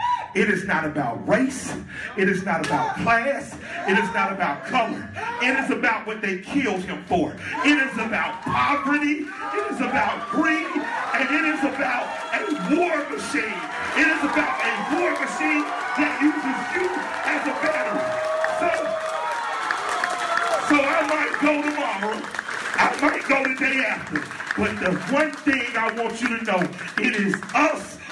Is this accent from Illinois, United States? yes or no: no; Atlanta, Georgia, United States; I'm from Atlanta, Georgia.